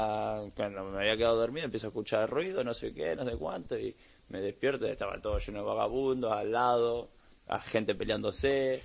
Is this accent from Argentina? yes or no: yes; Argentina; Soy argentino y tengo doble ciudadanía.